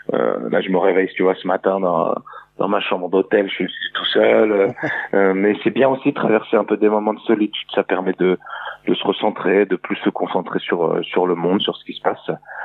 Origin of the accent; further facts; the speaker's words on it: Mont-Saint-Aignan, Normandy, France; also born or lived in Dijon; moi, j'ai grandi, je suis né à Mont-Saint-Aignan, donc la ville de Le Prest. Et ensuite, mon père est allé vivre à Dijon. Et moi, j'ai vécu à Dijon et j'ai vécu en face du bar de l'univers.